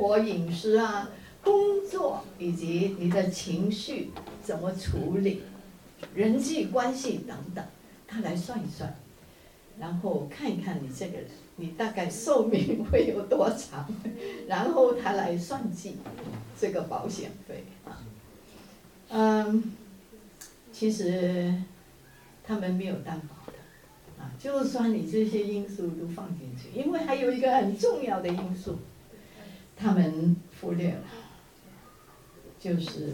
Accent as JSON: {"language": "Chinese", "country": "China", "said": "我们中国人都有希望能够长命百岁啊"}